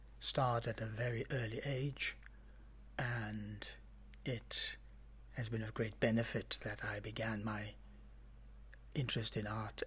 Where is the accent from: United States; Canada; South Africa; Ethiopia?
South Africa; Cape Town, Western Cape; born there; I was born in Cape Town, South Africa, in a part of the city which no longer exists called District 6.